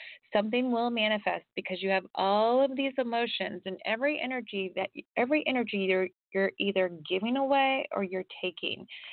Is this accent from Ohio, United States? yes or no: yes; Ohio, United States; now in California, United States; I grew up in Ohio, I live in California now